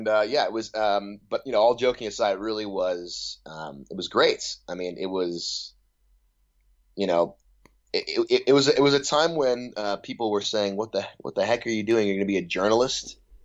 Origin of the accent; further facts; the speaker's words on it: Sherman Oaks, California, United States; I grew up in Sherman Oaks, if that gives you any perspective.